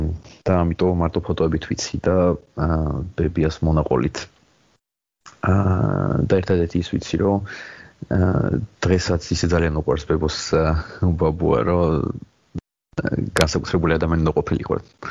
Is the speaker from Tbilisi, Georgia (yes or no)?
yes; Tbilisi, Georgia; also born or lived in Sukhumi; ხო მეც გამომივლია ეს ბავშვობა და დევნილობა ბავშვობაში თბილისში და